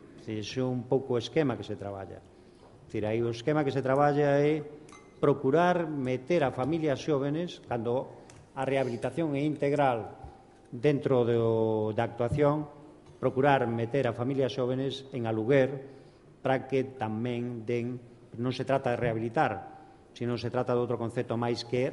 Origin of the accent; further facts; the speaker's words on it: Lugo, Galicia, Spain; eu son de Lugo, e teño unha implicación especial